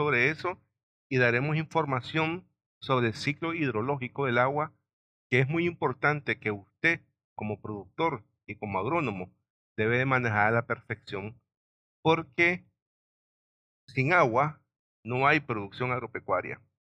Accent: Nicaragua; Hola amigos … de Nicaragua

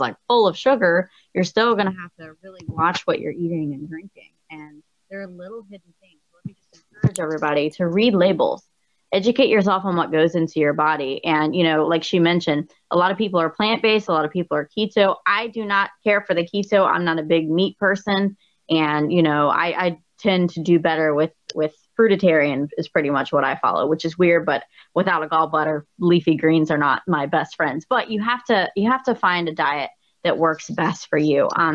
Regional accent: the South, United States; Like, I'm from the South, and sweet tea is like, everybody drinks sweet tea.

